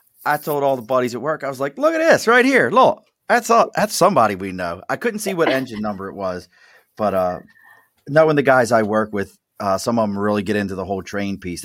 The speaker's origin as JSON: {"language": "English", "town": "Baltimore", "region": "Maryland", "country": "United States", "tie": "born or raised there", "said": "So I knew nothing about the train world growing up. I grew up in Baltimore."}